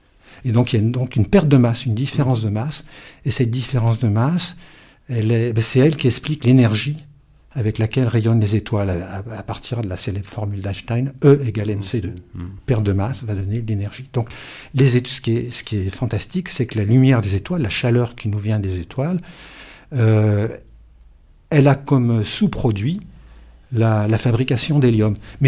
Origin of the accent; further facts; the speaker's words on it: Auvergne-Rhône-Alpes, France; et chez moi, en Ardèche, ben